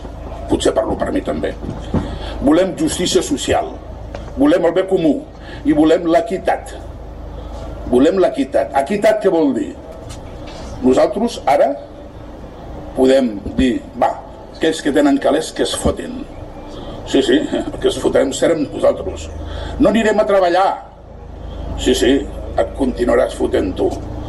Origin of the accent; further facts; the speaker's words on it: Sitges, Catalonia, Spain; sou tan sitgetans com jo.